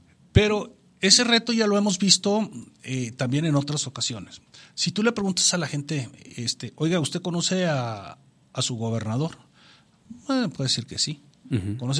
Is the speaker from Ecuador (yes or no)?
no; Durango, Mexico; de aquí de Durango